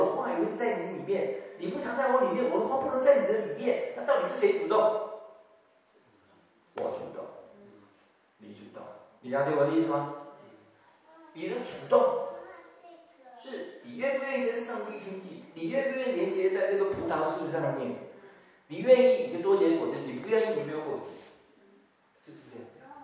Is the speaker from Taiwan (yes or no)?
yes; Taiwan; 尽管我们都是在台湾成长，生在台湾，长在台湾